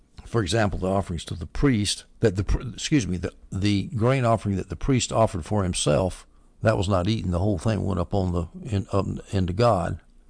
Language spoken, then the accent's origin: English; the South, United States; I like that word because I'm from the South.